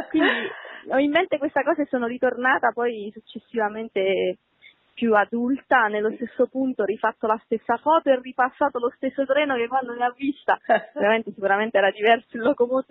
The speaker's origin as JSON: {"language": "Italian", "town": "Wädenswil", "region": "Zurich", "country": "Switzerland", "tie": "born or raised there", "said": "io vivevo in un paese sul lago proprio vicinissimo a Zurigo che si chiama, bellissimo tuttora, si chiama Wädenswil"}